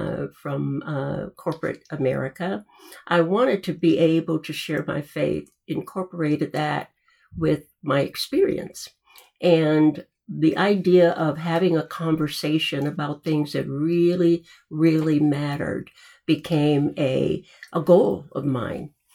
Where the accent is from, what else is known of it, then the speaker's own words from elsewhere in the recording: Florida, United States; also born or lived in Detroit / Atlanta; Yeah, I'm right here from Florida. I live in Delray Beach. And I was a derivative, you might say, of both Detroit and Atlanta.